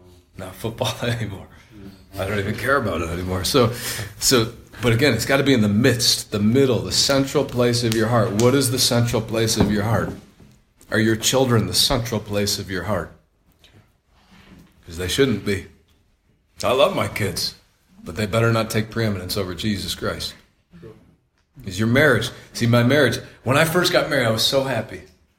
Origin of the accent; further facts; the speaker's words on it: Buffalo, New York, United States; born there; I just thank God I was born in Buffalo.